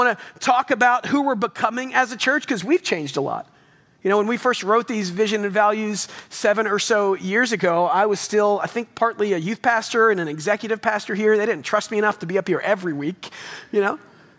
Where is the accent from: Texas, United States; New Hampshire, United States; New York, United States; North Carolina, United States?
Texas, United States; Double Oak; I grew up in Double Oak and I never thought I'd be back.